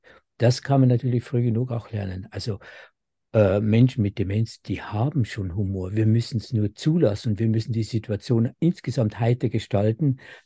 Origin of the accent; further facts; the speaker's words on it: Bavaria, Germany; Und als Bayer sage ich natürlich